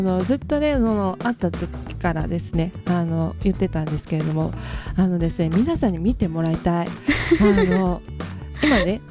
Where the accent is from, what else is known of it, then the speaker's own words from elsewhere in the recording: Kumamoto, Japan; また熊本の、私熊本出身なんですけれども